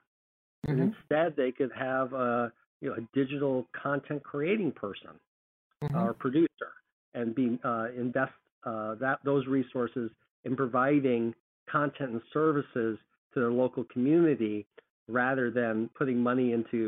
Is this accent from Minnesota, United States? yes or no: yes; Minnesota, United States; I grew up in Minnesota and Twin Cities, you know, public television, you know, it's always been a part of me.